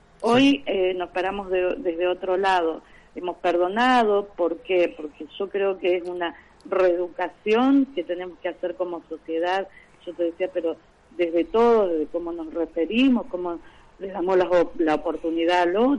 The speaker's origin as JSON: {"language": "Spanish", "town": "Laguna Paiva", "region": "Santa Fe", "country": "Argentina", "said": "Nosotros somos de Laguna Paiva"}